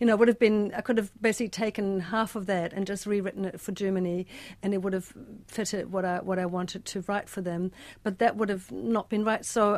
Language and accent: English; New Zealand; I'm a New Zealander too. I've lived here for 16 years